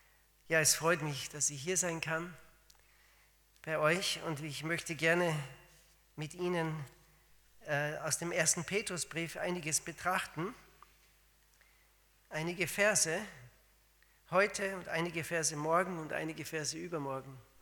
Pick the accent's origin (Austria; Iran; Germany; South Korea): Austria; now in Switzerland; Meine Frau ist Schweizerin, aber ich habe keinen Schweizer Dialekt, wie Sie vielleicht merken. Ich bin Österreicher. Wir kamen vor etwa 18 Jahren in die Schweiz.